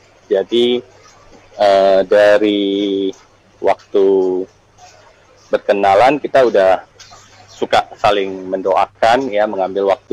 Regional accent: Medan, North Sumatra, Indonesia; born there; now in Jakarta, Indonesia; lahir di Medan, dan saya sudah menikah, tinggal di Kelapa Gading

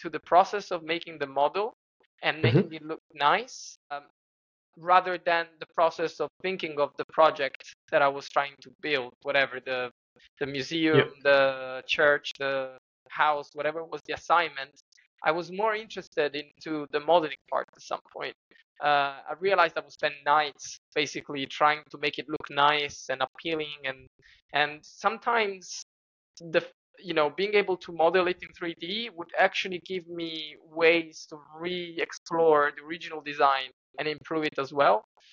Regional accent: Italy; English is a second language; So I studied in a Liceo Artistico, which is the artistic high school we have in my hometown.

